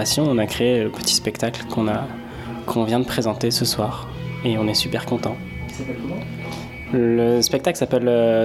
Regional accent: Normandy, France; Je viens de Normandie.

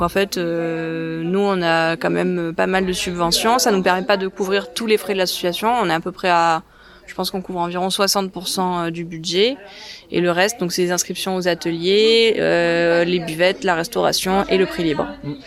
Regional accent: Marseille, Provence-Alpes-Côte d'Azur, France; moved away; also born or lived in Paris; Alors déjà, je suis pas parisienne, je suis marseillaise, ou en tout cas provençale. Hein. J'ai été juste hébergée à Paris pendant 9 ans. Mais en fait, j'ai quand même des attaches à Vialas. Donc moi, j'ai de la famille qui est d'ici

